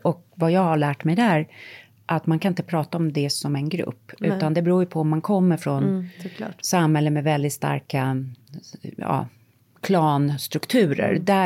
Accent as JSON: {"language": "Swedish", "country": "Sweden", "moved": "yes", "said": "Jag har bott utomlands halva mitt liv. Och älskar Sverige, naturligtvis. Det är mitt hemland."}